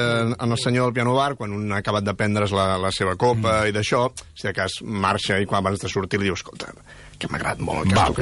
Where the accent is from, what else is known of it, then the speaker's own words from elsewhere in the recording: Cardona, Catalonia, Spain; jo mateix sóc de poble, sóc de Cardona